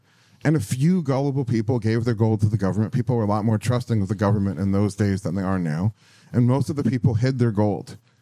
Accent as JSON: {"language": "English", "country": "United States", "said": "And by the way, being a world traveler, I think I'm in a position to say this as an American."}